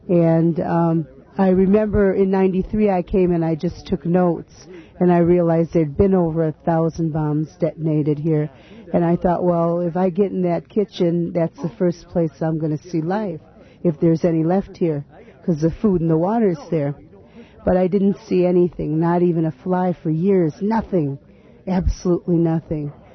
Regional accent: Chicago, Illinois, United States; Well, being born and raised in Chicago, with one grandmother relocated to Fort Dodge, Iowa

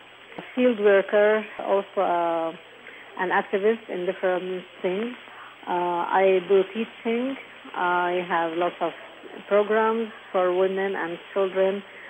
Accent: Hebron, West Bank, Palestine; Well, when I grew up in Hebron, it was totally different from what it is now

